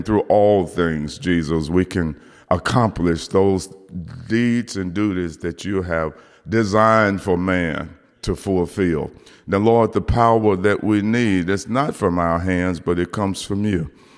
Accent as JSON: {"language": "English", "town": "Whitehaven", "region": "Tennessee", "country": "United States", "said": "I live all the way at the Mississippi line. I come from Whitehaven."}